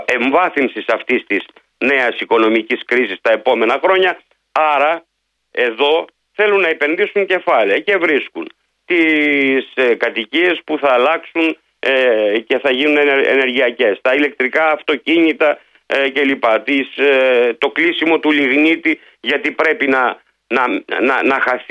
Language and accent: Greek; Central Greece, Greece; Εδώ έχουμε γεωθερμία στην Ελλάδα, που υπάρχει στην πατρίδα μου, για παράδειγμα, στη Φθιώτιδα